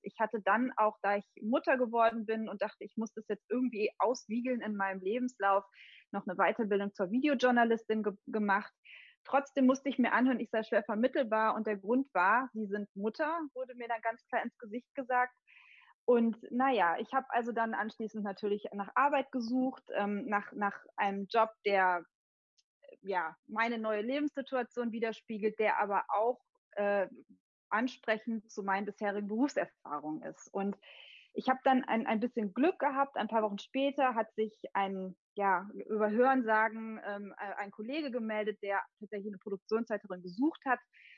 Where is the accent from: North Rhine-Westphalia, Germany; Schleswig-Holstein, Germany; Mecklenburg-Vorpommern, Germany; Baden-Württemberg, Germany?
North Rhine-Westphalia, Germany; born there; now in Munich, Germany; Ich wohne derzeit in München, komme gebürtig aus dem Rheinland, vom schönen linken Niederrhein.